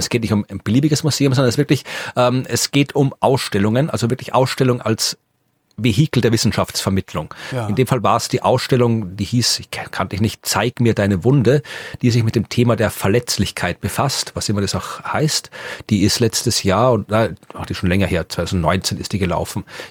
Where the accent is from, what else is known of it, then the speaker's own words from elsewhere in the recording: Austria; bei uns in Österreich war das ein großes Medienereignis